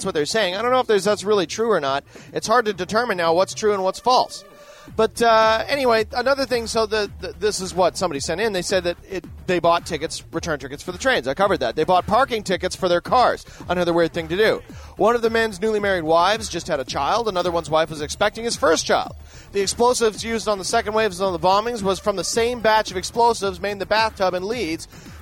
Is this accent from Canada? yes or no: yes; Canada; So, you know, I don't, being a Canadian, I don't have to deal with the American Civil Liberties Union all that much.